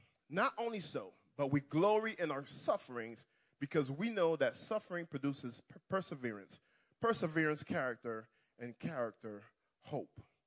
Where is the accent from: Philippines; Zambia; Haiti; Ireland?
Haiti; Port-au-Prince, Ouest; David and I, we grew up back in Haiti, in Port-au-Prince, Haiti